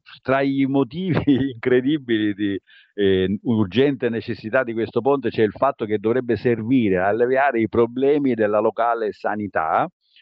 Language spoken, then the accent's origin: Italian; Sicily, Italy; punto di vista di un siciliano vi assicuro che condivido in pieno questo tipo di timore